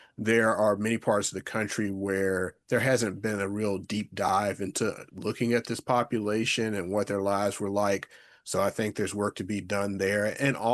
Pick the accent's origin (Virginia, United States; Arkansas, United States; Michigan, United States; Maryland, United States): Virginia, United States; I grew up in Virginia as well, and so Civil War memory to some extent is all over the place in Virginia.